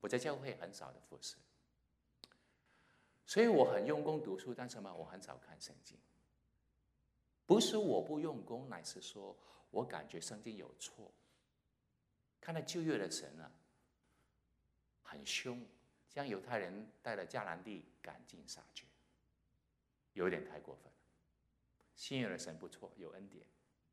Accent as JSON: {"language": "Chinese", "country": "Hong Kong", "tie": "born or raised there", "said": "我是在香港出生长大的，在那边是我中学的时候信了耶稣，信了主耶稣"}